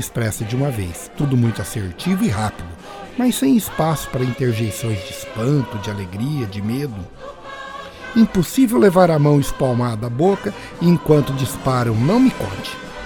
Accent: Santa Catarina, Brazil; Tenho uma lembrança da minha infância lá em Santa Catarina.

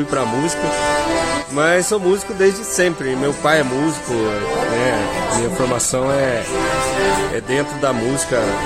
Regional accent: Miraselva, Paraná, Brazil; born there; now in Londrina, Brazil; sou nascido de Miraselva, aqui do Paraná, e vim para Londrina nos anos 2000, por aí, né?

